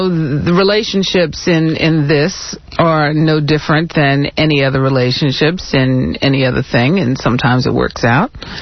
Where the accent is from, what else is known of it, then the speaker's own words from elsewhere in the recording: New York, United States; also born or lived in Virginia; now in Houston, United States; No. No, I'm actually a New Yorker.